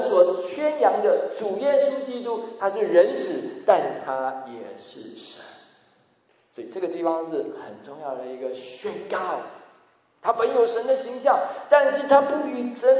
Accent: China; 我们中国人当然比较忌讳谈论死亡的事情哈

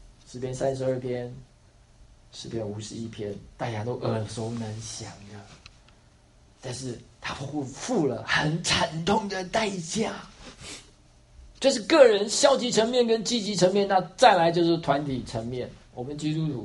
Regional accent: Taiwan; 原谅我这么说啊，我自己是从台湾来的，我们对于这个淫乱的事情，台湾的教会并没有做太多的教导。

